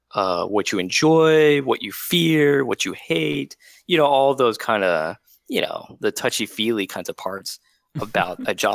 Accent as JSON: {"language": "English", "town": "Ruston", "region": "Louisiana", "country": "United States", "tie": "born or raised there", "said": "Versus, you know, I grew up in Louisiana, right? Ruston, Louisiana, home of the Bulldogs, I may say."}